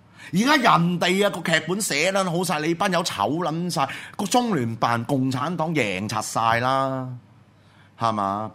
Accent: Hong Kong; 我哋香港人唔想見到你哋再跌低啦

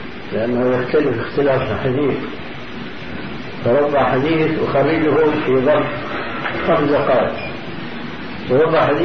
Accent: Damascus Governorate, Syria; ومثل ما قيل عندنا في الشام

